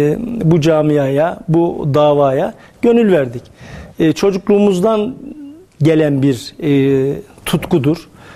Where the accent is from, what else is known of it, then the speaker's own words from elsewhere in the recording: Ankara, Turkey; Annem Erzurum, babam Yozgatlıdır benim. Doğma büyüme Ankaralıyım ama aile yapımız, kökümüz, geçmişimiz böyle milliyetçi ve ülkücü camiaya yakın.